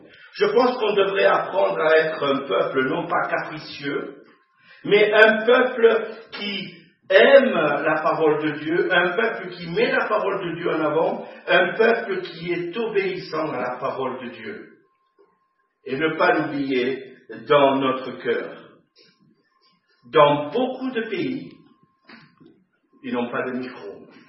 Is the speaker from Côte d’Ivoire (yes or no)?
no; France; ça c'est parce que je suis un bon français que je parle de baguettes de pain.